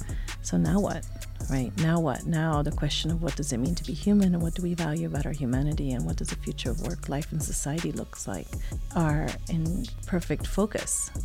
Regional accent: Italy; also born or lived in Switzerland; I was born in Switzerland, raised in Italy, German mom, American dad, lived just about all the continents and speak five languages.

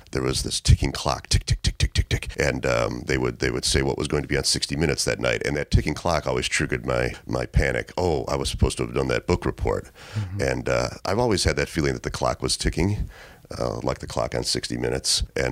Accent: Chicago, Illinois, United States; So I was brought up in Chicago in middle-class family. My brothers and sisters and I were first-generation college kids. So went to school at Loyola in Chicago.

